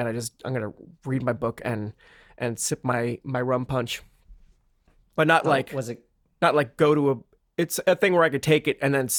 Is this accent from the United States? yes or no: no; France; I'm from France.